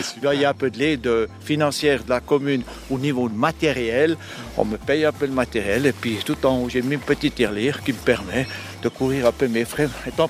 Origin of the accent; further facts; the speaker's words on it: Bern, Switzerland; Je viens du Vallon de Saint-Imier. Pas si loin, non, j'étais du sud.